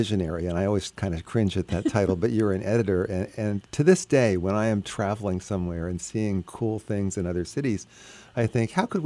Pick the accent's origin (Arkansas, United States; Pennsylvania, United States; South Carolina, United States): Pennsylvania, United States; Bethlehem; as a young kid growing up in Bethlehem, out in Bayard Park, where, you know, mm-hmm. my parents were not very prosperous, we went to the Jersey Shore and to the Poconos if we got a vacation.